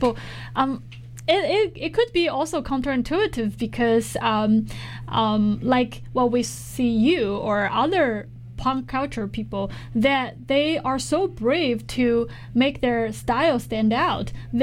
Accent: China; because I'm from China, and I constantly watching news and browsing social media, see what's going on there.

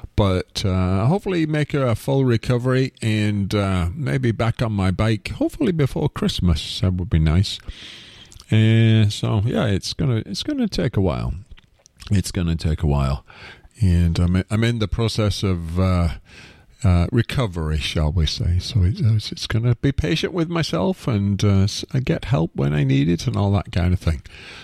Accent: Wigan, North West England, United Kingdom; now in Vancouver, Canada; my hometown of Wigan

